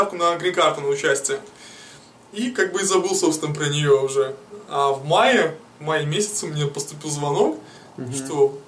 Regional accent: Grodno, Grodno Region, Belarus; moved away as an adult; now in Connecticut, United States; Прибыл я из Беларуси, город Гродно.

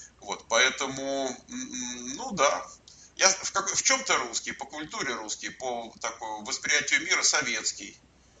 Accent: Moscow, Russia; я родился и вырос в Москве

